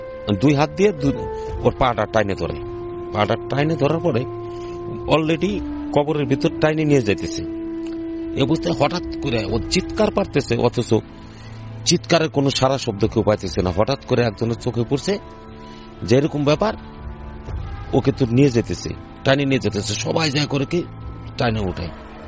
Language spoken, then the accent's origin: Bangla; Faridpur, Dhaka Division, Bangladesh; আমার বাড়ি ফরিদপুরে এবং আমার নানা বাড়ি আশুবর্তী স্থান অম্বিকাপুর